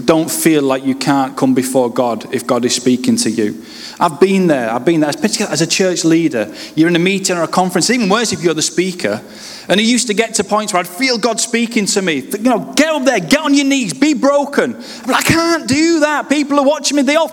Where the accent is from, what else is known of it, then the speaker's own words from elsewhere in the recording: Leeds, Yorkshire and the Humber, United Kingdom; accent: northern; now in Runcorn, United Kingdom; I grew up just outside Leeds in West Yorkshire. You can probably tell by the northern twang. I can't win, though, because I now lead a church in Runcorn, which is near Liverpool. When I phone home, they all accuse me of sounding like a Scouser.